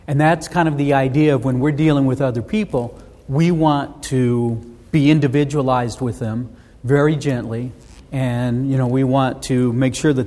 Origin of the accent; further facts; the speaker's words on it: Pacific Northwest, United States; but I grew up in the Northwest, and one of the things in the fall, it was time to pick the apples